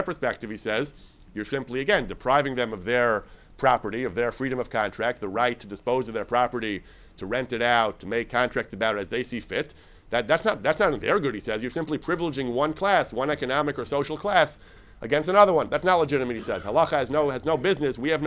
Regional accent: New York, United States; I grew up in New York, where this is very common, and it's abused.

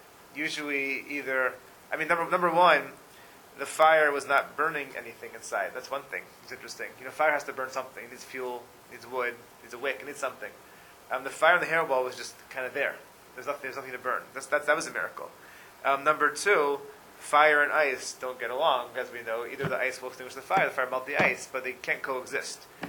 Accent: Atlanta, Georgia, United States; I grew up in Atlanta. And Atlanta gets like a half inch of snow, the entire city shuts down.

